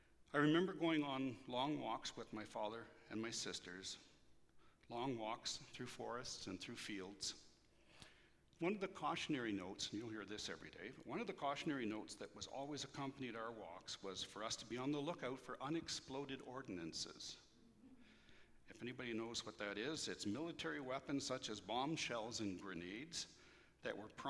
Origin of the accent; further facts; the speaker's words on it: Nova Scotia, Canada; born there; also born or lived in France / Germany; I was born in Nova Scotia, and my father served in the Royal Canadian Air Force.